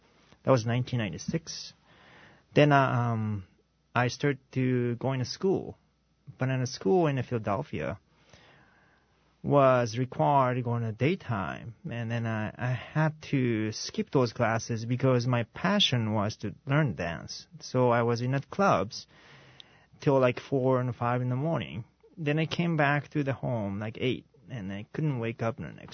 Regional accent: Japan; English is a second language; now in United States; I'm from Japan, and when I was in Japan, I'm teaching high school right now, but my least favorite subject was English.

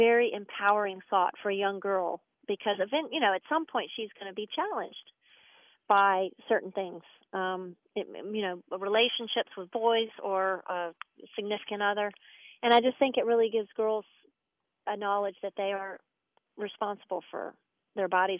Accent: Charlotte, North Carolina, United States; I started with 13 little girls in Charlotte, North Carolina, which is my hometown

